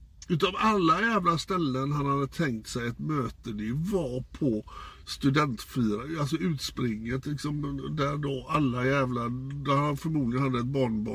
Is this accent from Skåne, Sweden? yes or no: no; Gothenburg, Västra Götaland County, Sweden; som göteborgare så ska man ju veta då vilken som är Orust och vilken som är Körn. Men det kan inte jag.